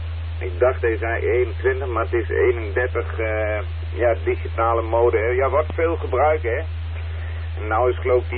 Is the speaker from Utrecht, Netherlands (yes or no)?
no; Deventer, Overijssel, Netherlands; Want ik kom ook uit Deventer.